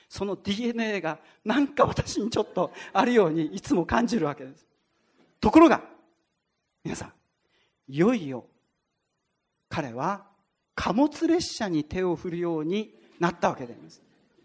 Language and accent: Japanese; Tochigi, Japan; 私の実家は栃木県のほぼ真ん中あたりにあって、家の周りを、家の前を東北本線が目の前を走っているのであります。